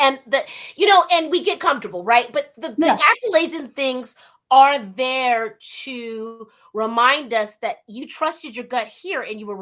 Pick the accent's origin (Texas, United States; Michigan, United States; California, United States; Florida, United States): California, United States; West Covina; I'm like, no, girl, I'm from West Covina, but whatever. It rubs off.